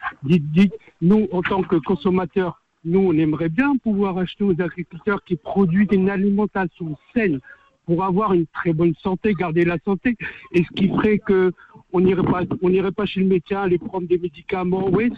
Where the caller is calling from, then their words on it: Sevran, Île-de-France, France; Alors moi, je suis de Sevran et je suis chauffeur VTC.